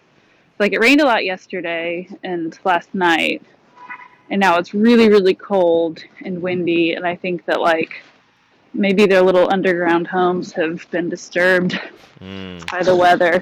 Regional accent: Georgia, United States; Well, I was raised in Georgia, and that was like, cockroach.

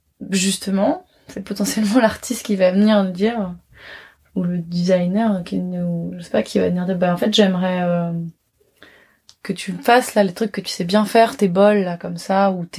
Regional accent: Paris, Île-de-France, France; C'est que j'ai grandi à Paris.

